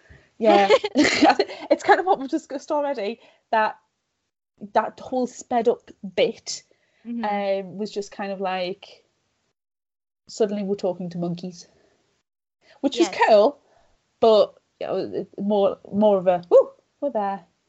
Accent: United Kingdom; because I'm British.

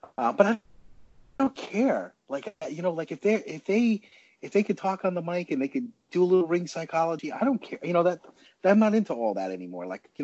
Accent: New York, United States; because I'm from New York. So I just love that New York attitude

